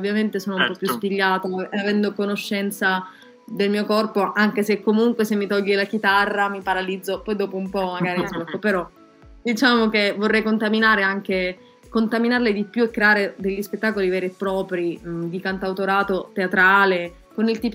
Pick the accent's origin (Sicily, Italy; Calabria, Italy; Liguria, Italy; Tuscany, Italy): Sicily, Italy; now in Turin, Italy; sono siciliana, che non vivo in Sicilia, anche il video si può vedere ufficiale, fa vedere palesemente che sono a Torino, esprime questa malinconia un po' amara del fatto che io vivo qui, mi manca la Sicilia